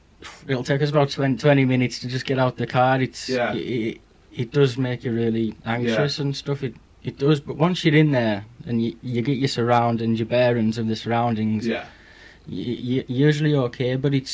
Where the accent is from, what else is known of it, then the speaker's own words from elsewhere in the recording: North West England, United Kingdom; Yeah, so we're from Cumbria.